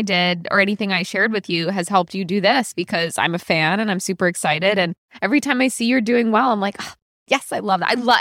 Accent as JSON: {"language": "English", "region": "Connecticut", "country": "United States", "lives_now": "New York, United States", "said": "I'm from Connecticut. I'm from the East Coast. I went to NYU."}